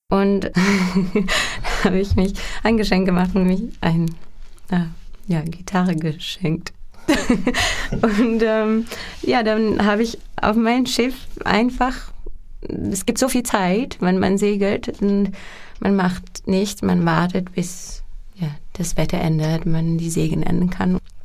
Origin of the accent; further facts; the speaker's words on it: Amsterdam, North Holland, Netherlands; Ich komme aus Amsterdam.